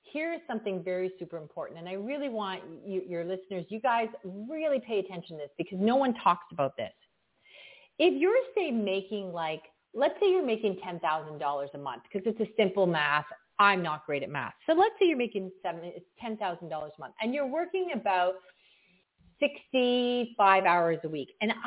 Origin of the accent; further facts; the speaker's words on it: Canada; Yeah, I'm from Canada, so I call it snowbanking.